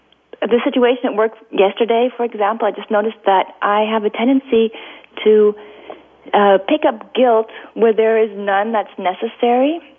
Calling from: Munich, Bavaria, Germany; I'm calling from Munich in Germany.

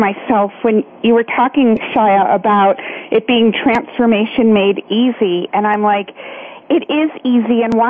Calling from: Holliston, Massachusetts, United States; I am in a little town called Holliston, Massachusetts, about 20 miles south of Boston.

